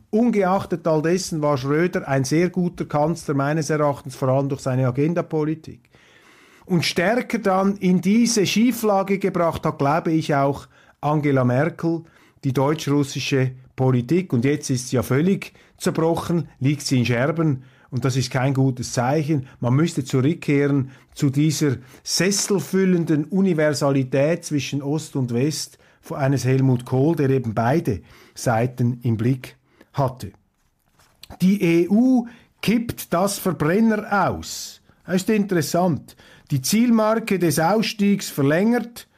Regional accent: Switzerland; Und da muss ich Ihnen sagen, als Schweizer mache ich mir dann allmählich Sorgen über den Standort Davos

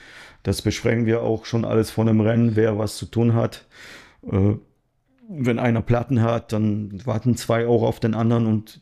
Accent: Poland; auch die Rundfahrt wird organisiert, auch von meinem ehemaligen Verein in Krakau, wo ich auch selber gefahren bin.

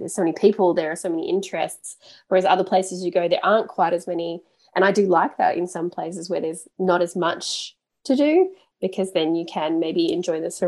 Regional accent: Australia; Being Australian

